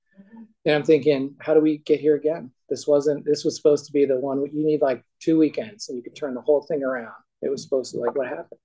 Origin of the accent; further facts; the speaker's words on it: Portland, Maine, United States; in my hometown, Portland, Maine.